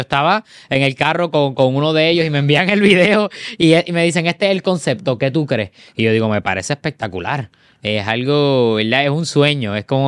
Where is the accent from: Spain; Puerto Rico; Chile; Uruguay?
Puerto Rico; Cidra; Fui conociendo más géneros musicales cuando entro a una escuela de música especializada allá en mi pueblo de Sidra.